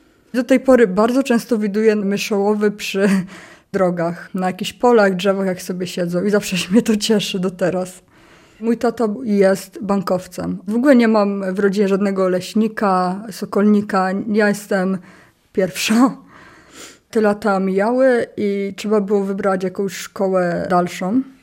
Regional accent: Połaniec, Świętokrzyskie Voivodeship, Poland; Urodziłam się w Połańcu, mieszkam tam całe swoje życie, czyli 21 lat. Tam mam przyjaciół, rodzinę, chłopaka.

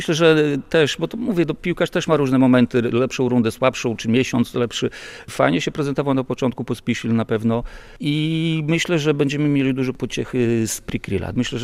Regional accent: Białystok, Podlaskie Voivodeship, Poland; jestem Jagiellończykiem z krwi i kości wychowanym tutaj i białostoczeninem przede wszystkim jestem.

